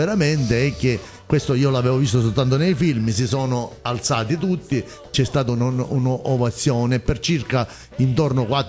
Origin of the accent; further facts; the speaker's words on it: Sicily, Italy; da buon cavaliere, da buon siciliano mi sono tolto la giacca.